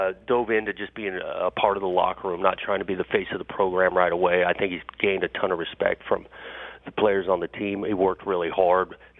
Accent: Pasadena, California, United States; I grew up in Pasadena. I grew up going to the Rose Bowl and Pac-12 versus Big Ten games.

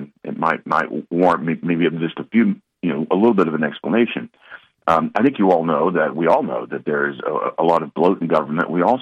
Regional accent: Tennessee, United States; You know, I'm from Middle Tennessee. Since I was a boy, my parents wouldn't even let me go to visit friends in Memphis when I was a kid

